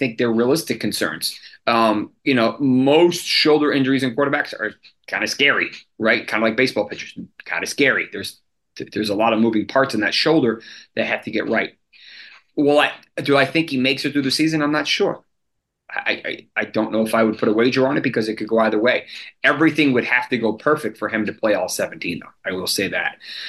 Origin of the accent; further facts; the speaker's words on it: Boston, Massachusetts, United States; I feel like if you think about it, like I grew up in Boston, so I watched Brady forever.